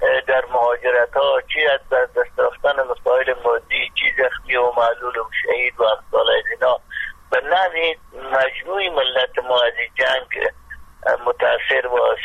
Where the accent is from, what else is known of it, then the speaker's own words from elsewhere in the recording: Afghanistan; now in Pakistan; از افغانستان فرار کردم، آمدم در پشاور.